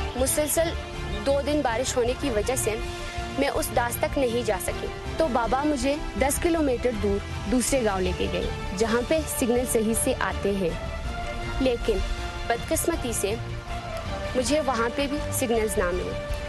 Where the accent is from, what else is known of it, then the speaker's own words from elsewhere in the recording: Gilgit-Baltistan, Pakistan; میرا تعلق اپر ہنزا سے ہے.